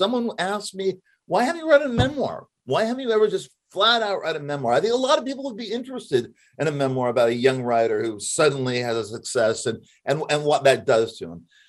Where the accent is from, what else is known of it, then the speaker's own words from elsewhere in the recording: Los Angeles, California, United States; I grew up in Hollywood. I grew up in a school where a lot of people got into movies and TV.